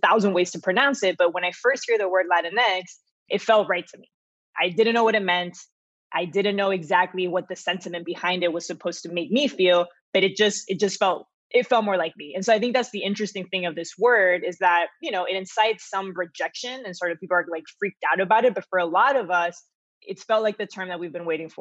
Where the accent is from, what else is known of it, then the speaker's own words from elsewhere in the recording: Miami, Florida, United States; also born or lived in Spain; I grew up in Miami, but then when my parents separated, I ended up in Spain.